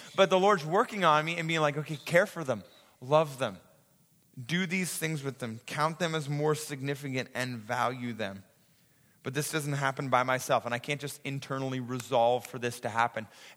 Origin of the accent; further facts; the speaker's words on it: Ontario, Canada; We grew up in Muskoka and we heated our house by wood stove.